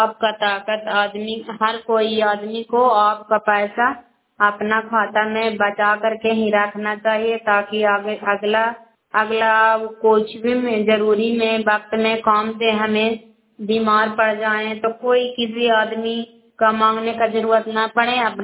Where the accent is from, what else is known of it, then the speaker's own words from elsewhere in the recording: India; मैं क्रॉय ब्लॉक से बिलोंग करती हूँ